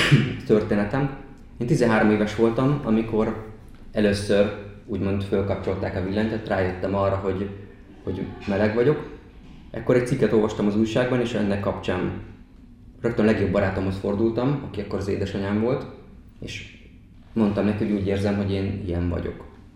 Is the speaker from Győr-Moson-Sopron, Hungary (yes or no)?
yes; Győr, Győr-Moson-Sopron, Hungary; Tudni kell, hogy Győrben nőttem fel, és onnan mentem Miskolcra tovább tanulni